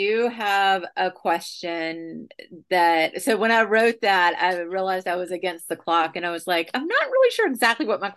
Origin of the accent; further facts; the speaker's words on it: the South, United States; And she was from the South, I think, and I really related to that because, of course, I'm from the South too.